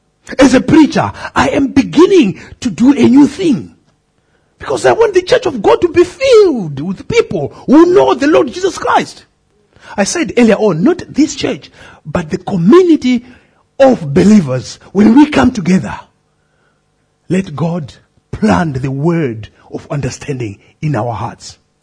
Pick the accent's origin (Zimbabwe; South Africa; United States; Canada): Zimbabwe; I come from Zimbabwe.